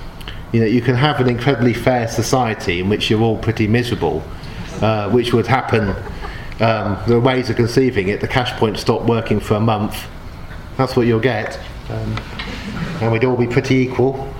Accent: Oxford, South East England, United Kingdom; also born or lived in Newcastle / Leeds; I thought when I was growing up in Oxford I was living in the most divided city, and then I moved to Newcastle and I was told it's very divided. Later on I was in Leeds

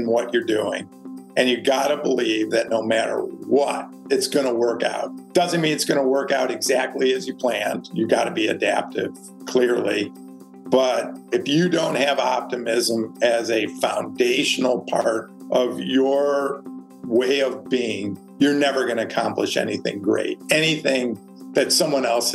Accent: Detroit, Michigan, United States; now in New York, United States; I grew up in a nice suburb of Detroit, had lots of good friends, still do, in fact, going to Michigan tomorrow for a high school reunion.

